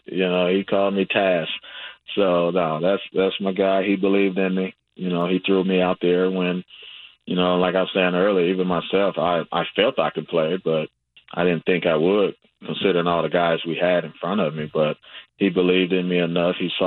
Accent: Phoenix, Arizona, United States; like you said, I'm from Phoenix, Arizona.

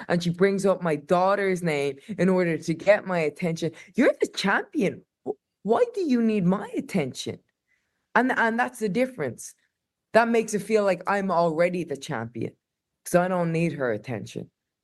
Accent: Ireland; I think there's that thing of like being Irish and, you know, feeling that oppression, you know, we still have that chip on our shoulder from the British

